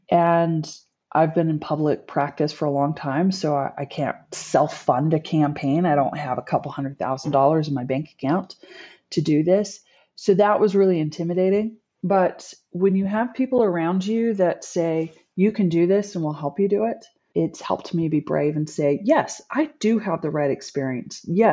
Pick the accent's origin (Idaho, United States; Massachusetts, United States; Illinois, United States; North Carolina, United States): Idaho, United States; I grew up outside of Idaho Falls in a rural area. We had an acre.